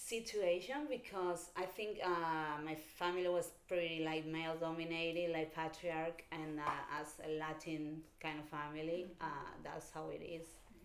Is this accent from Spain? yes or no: yes; Spain; I came from another culture, and also I grew up in Spain, where I was very integrated, but my whole family was from Argentina, so it was a different culture at home and outside.